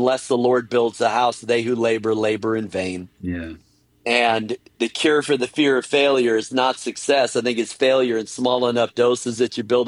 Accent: Chicago, Illinois, United States; also born or lived in Minneapolis / Wisconsin; Well, I'm a Midwest guy, kind of like you.

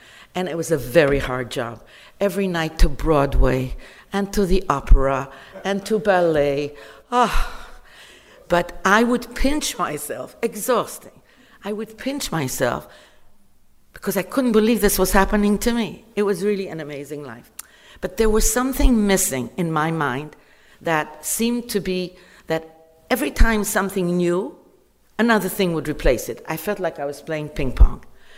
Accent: Israel; moved away as an adult; also born or lived in Bulgaria; now in United States; So I was born in Bulgaria and I was raised in Israel, and I left the land of milk and honey to come to the land of gold and money and seek my fortune.

